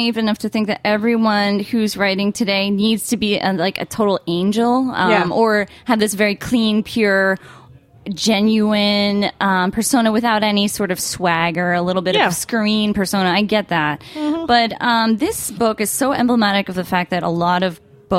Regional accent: New Jersey, United States; I'm from Jersey, so I don't know. This is just, this is kind of normal to me is what I meant.

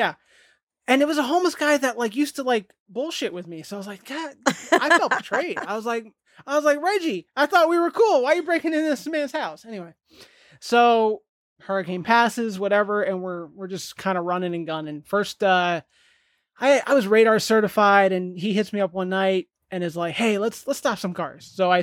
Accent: New Jersey, United States; We're both from New Jersey. We both like the same kind of music.

